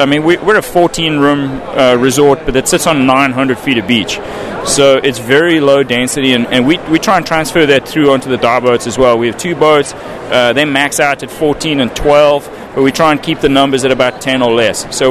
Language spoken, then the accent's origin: English; South Africa; I'm originally from South Africa.